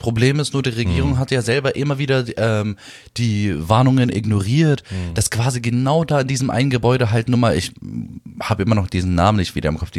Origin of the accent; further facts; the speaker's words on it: Berlin, Germany; Ich bin zwar hier in Berlin geboren, in Neukölln auch aufgewachsen, 15 Jahre lang. Aber meine Eltern, die kommen halt ursprünglich aus dem Libanon, also halt mit Migrationshintergrund bin ich, genau. Aus dem Libanon, aus dem Süden halt.